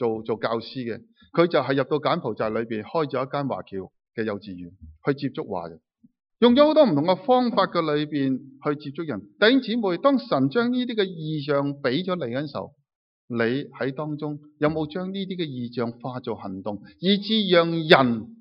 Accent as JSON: {"language": "Chinese", "country": "China", "said": "你想想我们中国人为什么今天你可以坐在这里"}